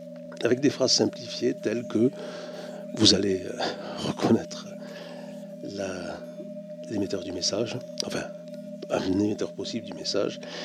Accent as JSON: {"language": "French", "region": "South", "country": "France", "said": "je ne fais déjà pas grande différence entre les « et » Je suis du Sud."}